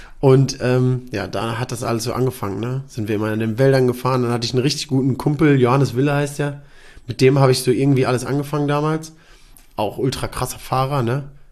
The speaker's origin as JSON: {"language": "German", "town": "Bochum", "region": "North Rhine-Westphalia", "country": "Germany", "tie": "born there", "said": "Ey, Ruhrpott, ich bin in Bochum geboren."}